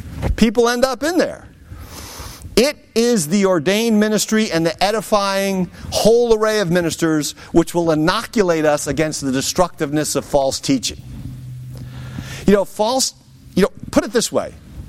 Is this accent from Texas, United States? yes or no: no; New York, United States; You know, we're from New York, right? So we're from the New York City market. That's where we came from, which meant, you know, the news we got was New York City news because we're close to the city.